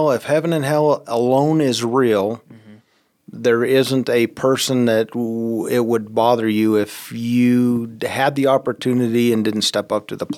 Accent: Gillette, Wyoming, United States; born there; I was born in Gillette, but we've gone to New Life since I was as young as when it started.

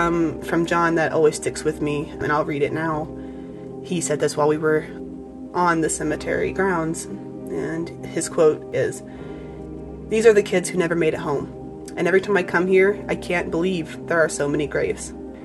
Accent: Oklahoma, United States; Boarding school stories are extremely prominent in indigenous communities across my home state of Oklahoma

